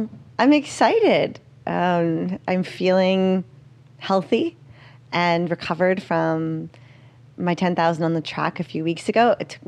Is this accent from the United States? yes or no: no; Surrey, British Columbia, Canada; Yeah, I grew up in Surrey, a suburb of Vancouver, about 40 minutes outside the city.